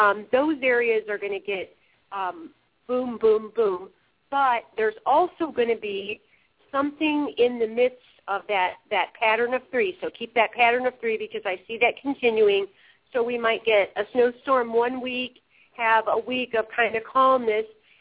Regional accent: Chicago, Illinois, United States; I grew up in Chicago, and I just look out there, and I'm like, really, people, seriously?

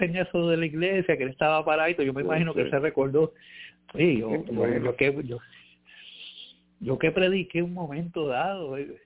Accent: Santurce, Puerto Rico; Nosotros somos de Santurce, nos criamos en Villa Palmera.

